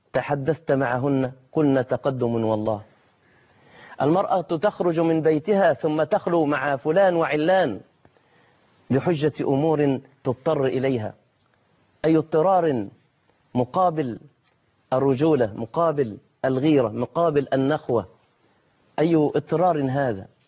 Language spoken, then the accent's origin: Arabic; Egypt; ويقول رئيس الشرطة عندنا في مصر على رقبتي ولا على روحي